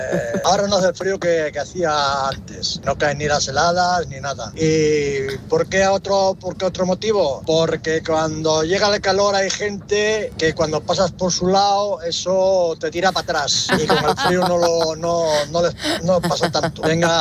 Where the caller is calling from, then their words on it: France; aquí de Francia, que vamos a ver si descargamos en Barcelona.